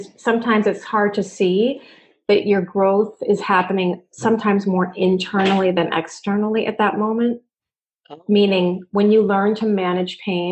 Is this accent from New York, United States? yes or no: no; Swampscott, Massachusetts, United States; I'm from Swampscott, Massachusetts. I am a wife and mom.